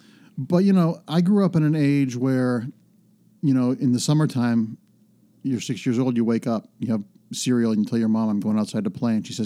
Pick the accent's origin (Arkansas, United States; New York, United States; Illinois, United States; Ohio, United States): Ohio, United States; Cleveland; But I love growing up in Cleveland. I had a very Norman Rockwell childhood.